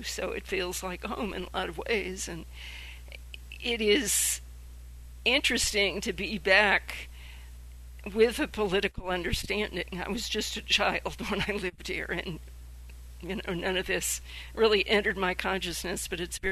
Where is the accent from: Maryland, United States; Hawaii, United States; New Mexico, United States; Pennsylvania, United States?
Maryland, United States; Baltimore; Liz McAllister had lived and worked and helped form Jonah House in Baltimore, my hometown, with her husband Phil Berrigan, and I knew them.